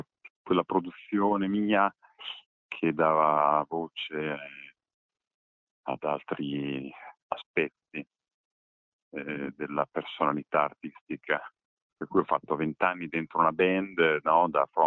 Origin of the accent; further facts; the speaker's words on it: Riccione, Emilia-Romagna, Italy; born there; now in Cesena, Italy; perché non abito più qui a Riccione, sono nato qui a Riccione, la mia famiglia è ancora qui, invece sto a Cesena